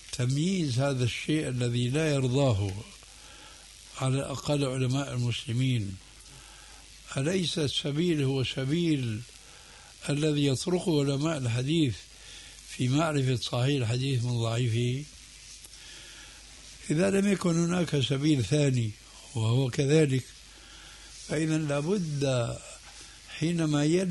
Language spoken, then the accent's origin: Arabic; Syria; هذا موجود عند الصوفية عندنا بسوريا من زمان